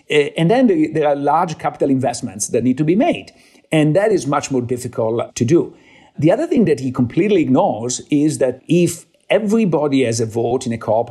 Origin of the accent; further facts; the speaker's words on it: Chicago, Illinois, United States; We are from Chicago after all. So we know the disaster of Sears.